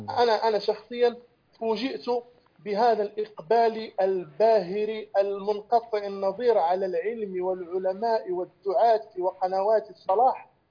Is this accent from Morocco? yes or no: yes; Morocco; قبل أن يدور عليها الحول عندنا في المغرب